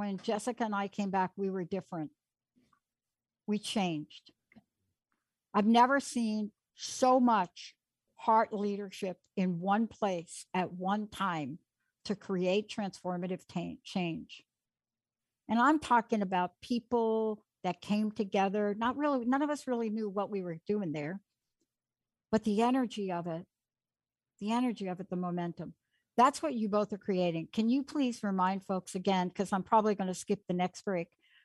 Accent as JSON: {"language": "English", "region": "East Coast", "country": "United States", "said": "I'm from the East Coast. There are potholes everywhere."}